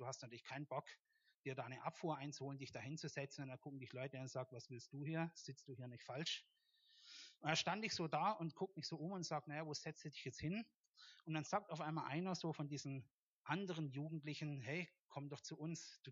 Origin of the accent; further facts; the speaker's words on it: West Germany, Germany; Es war damals so, bei uns in Westdeutschland, man hat sich halt konfirmieren lassen.